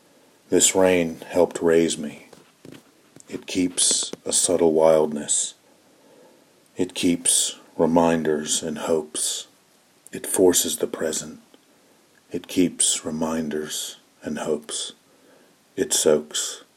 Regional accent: Maryland, United States; now in United Kingdom; I'm from Maryland, but currently reside in the UK.

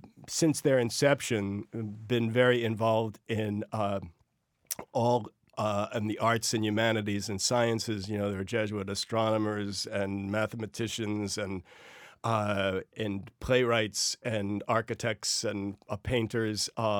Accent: Floral Park, New York, United States; I grew up in Floral Park, Long Island.

